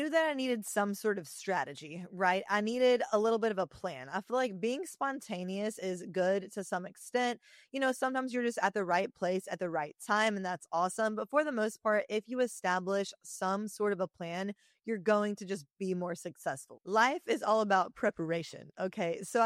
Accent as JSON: {"language": "English", "region": "Alabama", "country": "United States", "moved": "as an adult", "said": "I'm going to be the best trainer that you've ever seen. I'm coming from Alabama. There's going to be no one like me."}